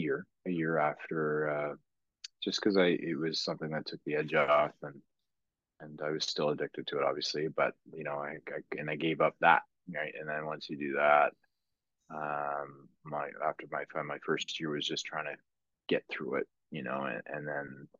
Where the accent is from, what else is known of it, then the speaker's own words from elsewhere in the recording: Ottawa, Ontario, Canada; they're like, "Where are you from? Ottawa? Where is that?"